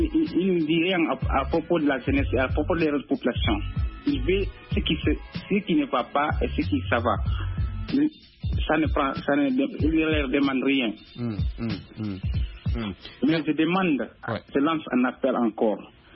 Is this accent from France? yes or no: no; Guinea; now in Angola; C'est la Guinée-Conakry.